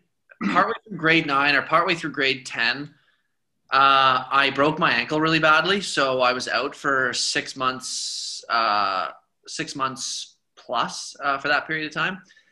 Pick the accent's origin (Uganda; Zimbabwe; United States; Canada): Canada; Kinburn, Ontario; I grew up in Kinburn, if you recognize the name.